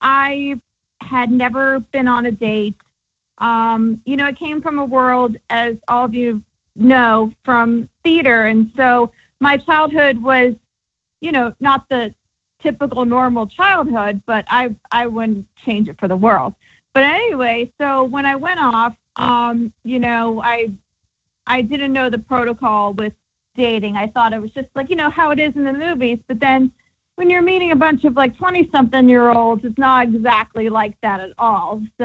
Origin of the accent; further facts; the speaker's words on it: Atlanta, Georgia, United States; you know, I am from Atlanta, so it's still like, you know, home to me